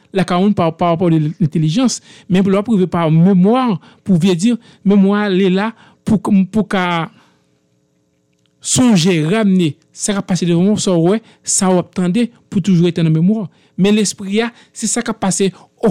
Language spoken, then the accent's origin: French; Haiti; en tant que monde, en tant qu'haïtien, nous voulons imiter